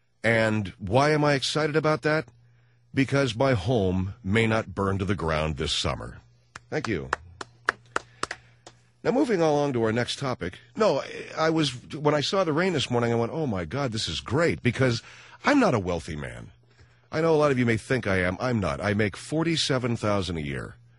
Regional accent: Los Angeles, California, United States; because I come from Los Angeles, and because I live here and our show originates from here, we do reference the place because it gives us a point of reference. It isn't because I think it's so fantastic to live here, although it's my hometown.

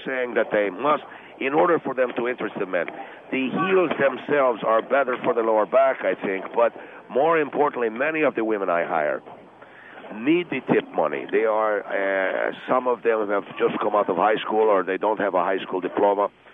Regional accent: Argentina; now in United States; I come from Argentina originally. I have lived in the United States off and on for 5 years, but I have been in business both in Argentina and the United States.

